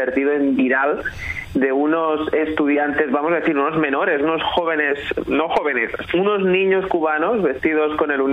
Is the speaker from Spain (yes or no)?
yes; Catalonia, Spain; accent: Catalan; Tengo un acento español, catalán, que vamos, no lo puedo disimular de ninguna de las maneras